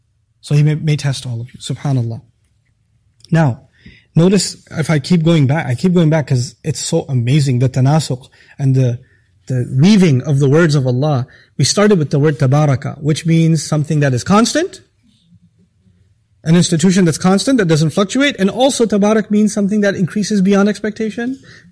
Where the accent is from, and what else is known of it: Pakistan